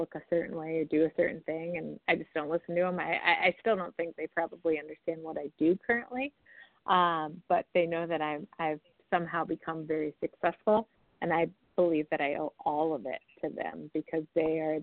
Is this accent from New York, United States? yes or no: no; Byron, Illinois, United States; So I grew up in Byron, Illinois. It's near Rockford. It's a town of about 2,000 people.